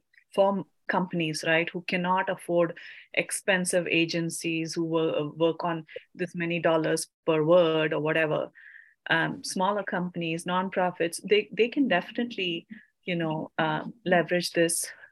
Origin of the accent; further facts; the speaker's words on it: India; moved away as an adult; I came from India